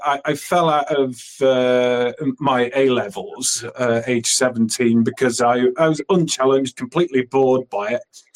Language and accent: English; Bradford, Yorkshire and the Humber, United Kingdom; I've certainly got stories to tell from growing up in Bradford.